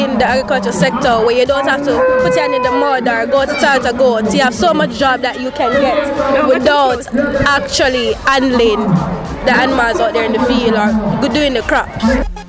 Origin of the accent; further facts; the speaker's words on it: Somerton, Saint James, Jamaica; I grew up on a farm in Somerton, St. James, where my dad raised goats and pigs, and he also planted crops.